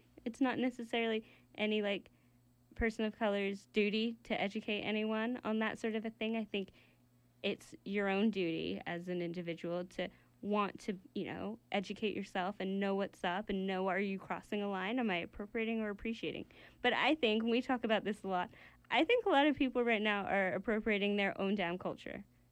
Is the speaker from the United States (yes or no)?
no; India; me being a woman, me being Indian, and all those other, like, traits and characteristics.